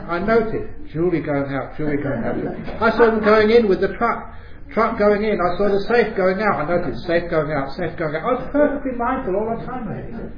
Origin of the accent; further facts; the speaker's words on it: London, United Kingdom; born there; because I was born in London.